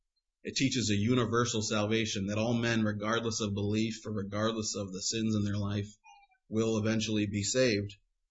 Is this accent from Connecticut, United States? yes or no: yes; Connecticut, United States; Actually, I was born and raised in New England. I was born in Connecticut, and I lived up in Connecticut up and through ninth grade